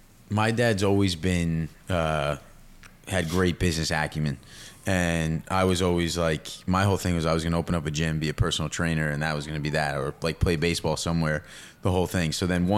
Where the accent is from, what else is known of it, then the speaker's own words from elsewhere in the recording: New York, United States; I was from New York.